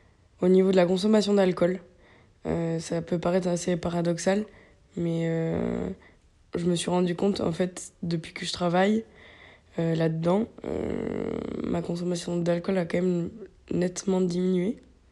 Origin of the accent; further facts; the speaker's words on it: Sestas, Nouvelle-Aquitaine, France; Quand j'étais petite, j'étais à Pessac-Magonty, c'était pas très loin de là où j'habitais à Sestas.